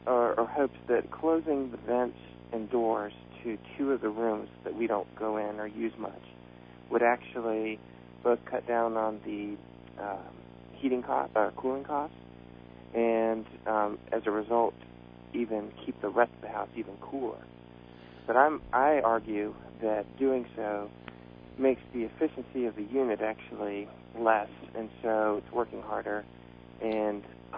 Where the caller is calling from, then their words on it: Virginia, United States; I'm also calling from Virginia, which is unique.